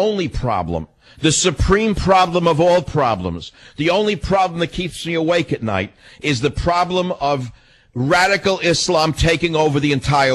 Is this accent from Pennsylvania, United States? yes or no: no; San Francisco, California, United States; in my hometown of San Francisco on KSFO.